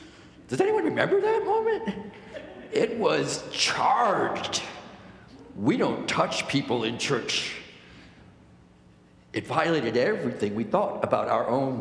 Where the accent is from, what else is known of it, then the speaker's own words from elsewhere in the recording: Chicago, Illinois, United States; I'm from Chicago. We got nice things in Chicago.